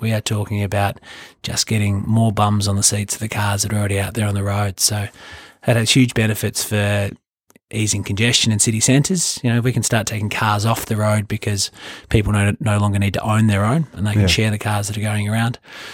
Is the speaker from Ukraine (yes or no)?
no; Melbourne, Victoria, Australia; operating in my hometown of Melbourne that made me really think this is something I really want to do.